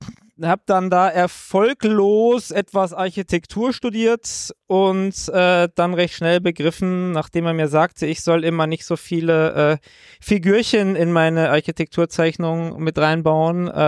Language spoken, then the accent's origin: German; Munich, Bavaria, Germany; als gebürtiger Münchner